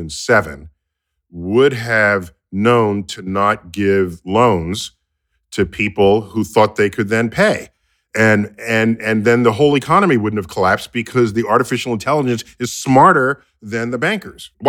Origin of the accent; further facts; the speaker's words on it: United States; I mean, I grew up here in the United States, and I remembered in the 1960s and 70s, we're free